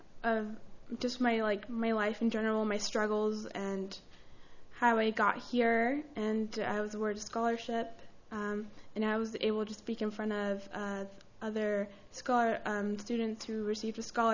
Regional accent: Paso Robles, California, United States; I'm originally from Paso Robles, and I've lived there my whole entire life

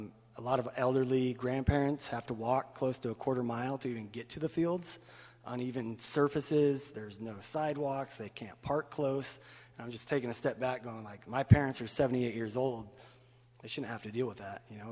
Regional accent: Atascadero, California, United States; I was born and raised in Atascadero, spent 18 years here. My parents have been here for 50 years, longtime residents. Fortunate enough to just move back last year

